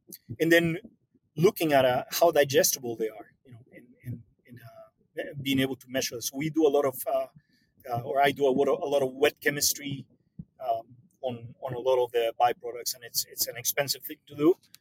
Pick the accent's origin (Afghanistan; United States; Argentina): Argentina; English is a second language; You know, obviously I'm from Argentina